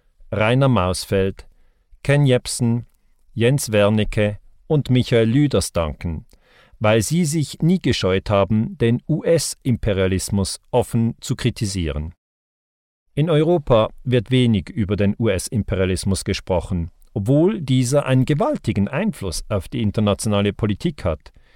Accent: Switzerland; mein Heimatland, die Schweiz, wo ich 1972 geboren wurde und immer in Frieden leben durfte. In der Schweiz konnte ich ausgezeichnete Schulen besuchen

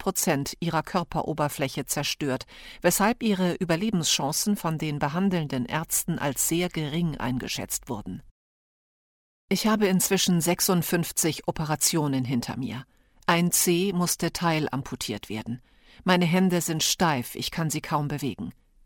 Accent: Hesse, Germany; also born or lived in Morocco; Ich bin 40 Jahre alt, in Marokko geboren und in einer Kleinstadt in Hessen aufgewachsen. Meine Eltern sind beide Berber aus Nador in Marokko.

